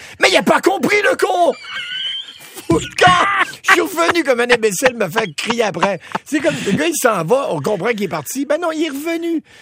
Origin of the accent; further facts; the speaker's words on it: Chicoutimi, Quebec, Canada; accent: Chicoutimi; Moi, j'arrive avec mon accent du Chicoutimi, je parle à 300 000.